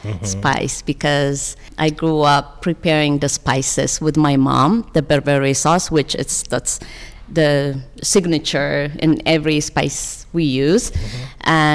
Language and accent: English; Ethiopia; I was born and raised in Ethiopia.